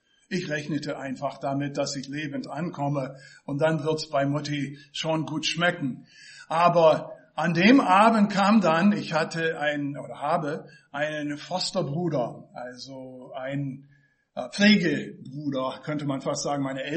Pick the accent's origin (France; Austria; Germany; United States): United States; German is a second language; ich bin Amerikaner. Wer mich nicht kennt, weiß es auch durch meinen Akzent.